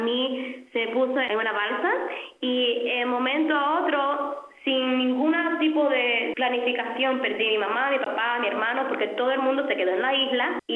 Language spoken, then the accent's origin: Spanish; United States; como somos americanos, somos un poquito, queremos esto.